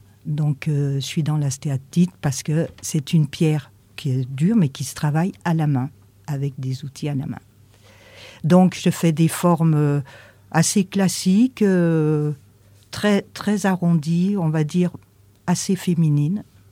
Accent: Auvergne-Rhône-Alpes, France; Je suis née en Savoie, au bord d'une rivière, le Chéran. J'ai joué toute mon enfance.

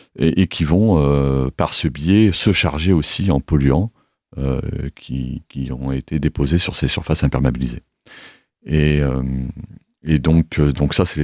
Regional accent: Auvergne-Rhône-Alpes, France; je suis déjà drômois d'origine, j'ai grandi dans la Drôme et je suis revenu habiter sur Cray il y a 12 ans maintenant.

